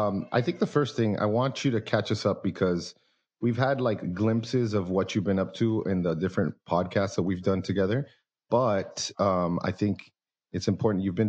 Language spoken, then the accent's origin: English; Manhattan, New York, United States; NYC, bro.